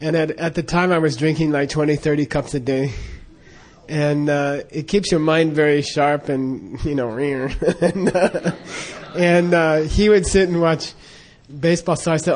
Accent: United States; I grew up in America, a Judeo-Christian background

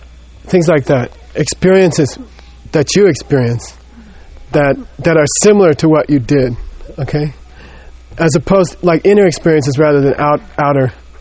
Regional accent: Phoenix, Arizona, United States; when I was growing up in Phoenix, we had a neighbor, this kid, and he was just cruel, you know?

